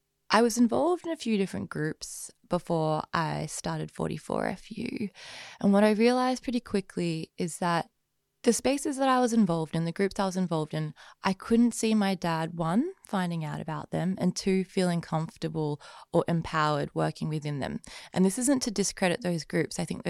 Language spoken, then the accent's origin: English; Melbourne, Victoria, Australia; Growing up in Carlton fundamentally has shaped who I am today, and I think it'll continue to shape me for the rest of my life. Born and raised on the Carlton Estate